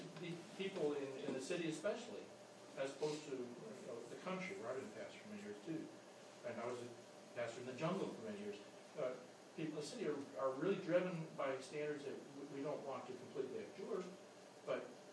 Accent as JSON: {"language": "English", "town": "Indianapolis", "region": "Indiana", "country": "United States", "said": "but now I'm from Indianapolis. Well, we settle a lot easier in Indianapolis for different things."}